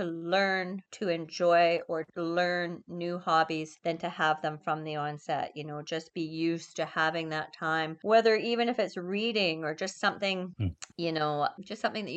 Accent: Vancouver, British Columbia, Canada; I grew up in Vancouver.

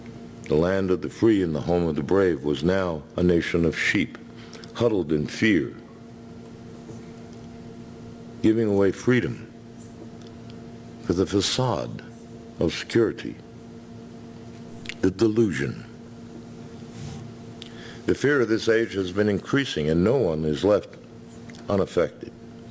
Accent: New York, United States; because I'm from New York. And as soon as you make a stupid law, I have six ways around it.

